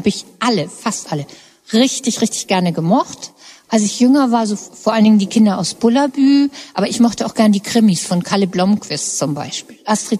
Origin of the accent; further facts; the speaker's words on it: Hamburg, Germany; also born or lived in England; Ich komme aus Hamburg. Ich habe mein ganzes Leben in Hamburg gelebt. Ich habe in England studiert, einen Teil meines Studiums, aber sonst war ich immer in Hamburg.